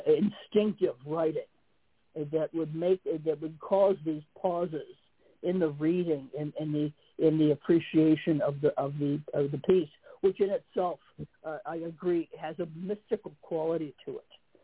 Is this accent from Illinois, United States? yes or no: yes; Chicago, Illinois, United States; Well, I'm a Midwesterner. So Michigan is a neighbor. I'm from Chicago.